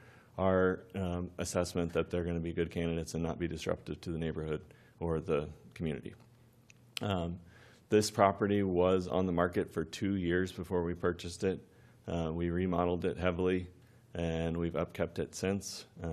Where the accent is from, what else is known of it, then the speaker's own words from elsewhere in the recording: Missouri, United States; We're both born and raised in Missouri. I've been a member of this community for 15 years.